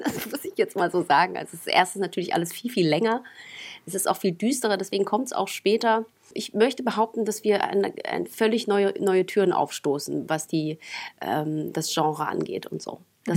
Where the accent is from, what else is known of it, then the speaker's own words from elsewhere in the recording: Jena, Thuringia, Germany; weil mich ein Schauspielagent angesprochen hat in meiner Heimatstadt in Jena.